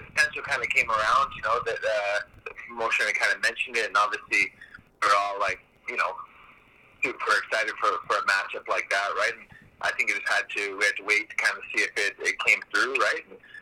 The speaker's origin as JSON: {"language": "English", "country": "Canada", "tie": "born or raised there", "said": "represented, you know, like, Canada in that sense, you know, on a bigger stage with a big opponent in my hometown."}